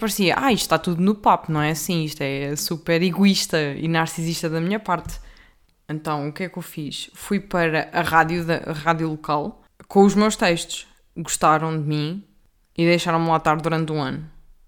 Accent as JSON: {"language": "Portuguese", "region": "Centro", "country": "Portugal", "said": "alguns humoristas da minha terra. Opa, da minha terra e da zona de Leiria e Coimbra"}